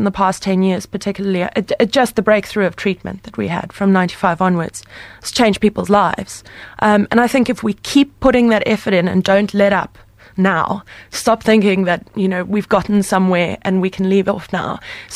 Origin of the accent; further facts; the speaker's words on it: South Africa; now in United Kingdom; I'm South African, so I come from a country where you talk about HIV/AIDS all the time.